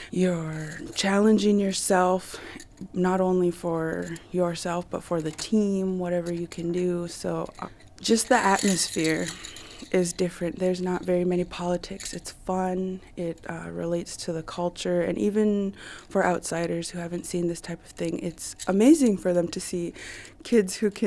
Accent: Unalakleet, Alaska, United States; I'm from Unalakleet, Alaska. I was raised there, graduated

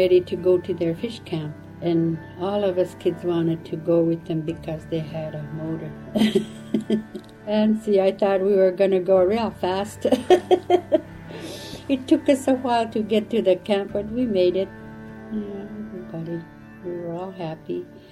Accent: Upper Kalskag, Alaska, United States; I was born in Upper Kalskag in Kuskokwim. I lived in Kalskag till I was like 8 years old, and we did a lot of moving.

